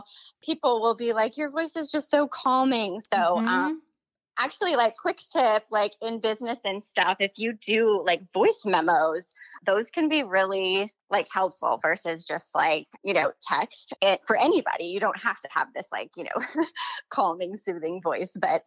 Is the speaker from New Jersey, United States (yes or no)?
no; Iowa, United States; accent: northern, mixed; Maybe it is a weird accent because I'm originally from Iowa. And so I feel like I have parts of the like northern accent, but then we've been in the South for like 5 years.